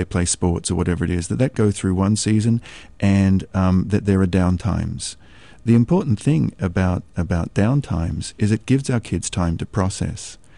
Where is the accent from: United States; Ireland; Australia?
Australia; I grew up in Australia, you can probably tell my accent, I'm a little further south than Georgia.